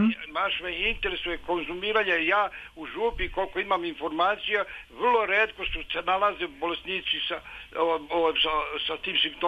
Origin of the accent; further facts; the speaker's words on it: Župa, Šumadija and Western Serbia, Serbia; ja sam poreklom iz Župe, vi znate da se tamo konzumira vino